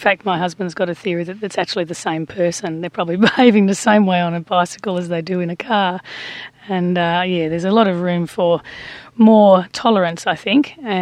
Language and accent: English; Ocean Grove, Victoria, Australia; the fact that I'm very local from Ocean Grove, I'm probably fairly biased